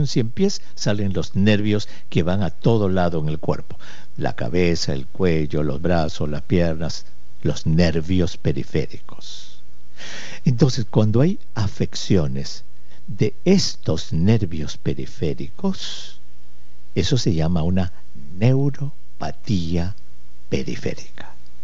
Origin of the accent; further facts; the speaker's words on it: Peru; en mi país, en el Perú, se usa, la gente dice, ¡ay, está enferma de los nervios!